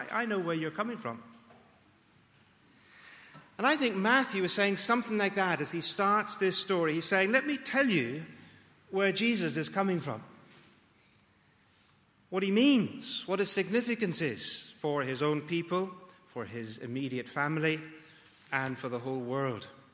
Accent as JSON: {"language": "English", "town": "Belfast", "region": "Northern Ireland", "country": "United Kingdom", "tie": "born there", "said": "I don't assume that they know that I was born in Belfast, though I was."}